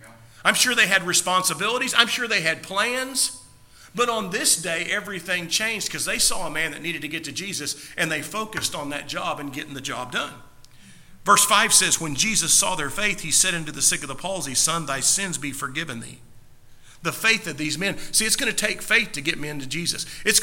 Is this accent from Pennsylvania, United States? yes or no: no; Oklahoma, United States; And I, you know, I'm from Oklahoma, so I like to think maybe one of them's name was Bubba.